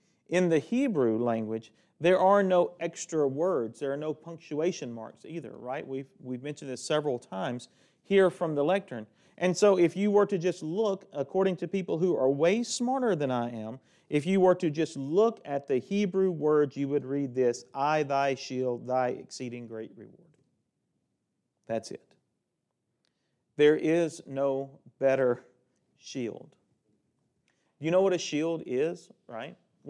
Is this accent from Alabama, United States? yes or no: yes; Needham, Alabama, United States; If you go outside back where I grew up in Needham, Alabama, you'll see some more stars because there's not a lot of light pollution there.